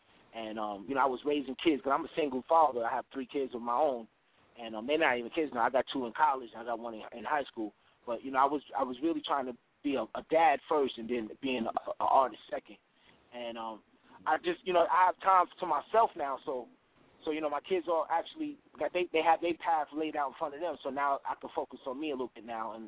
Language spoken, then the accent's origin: English; Astoria, New York, United States; I grew up in the Astoria Projects, and I used to do DJing in the community centers.